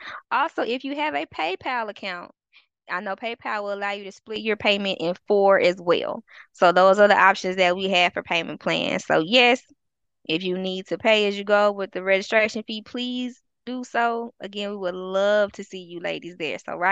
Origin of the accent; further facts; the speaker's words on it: the South, United States; I am from the South.